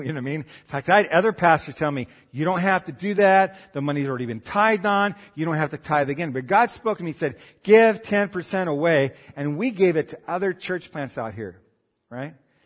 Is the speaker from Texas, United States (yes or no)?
no; Arkansas, United States; When I grew up in Arkansas